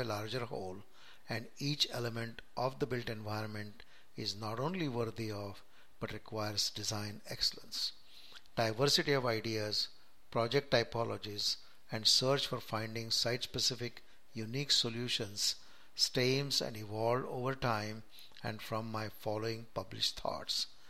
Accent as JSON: {"language": "English", "region": "Maharashtra", "country": "India", "first_language": "Marathi", "second_language": "English", "lives_now": "United States", "said": "English being the language of business in the USA, country of my residence, and Marathi being my mother tongue and language predominantly spoken in the state of Maharashtra in India."}